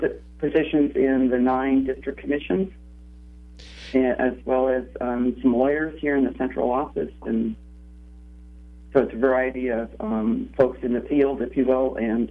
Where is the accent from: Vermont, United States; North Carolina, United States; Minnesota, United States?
Vermont, United States; I think it's about growing up in Vermont for me in a family that deeply treasured the lake and the mountains and the meadows of Vermont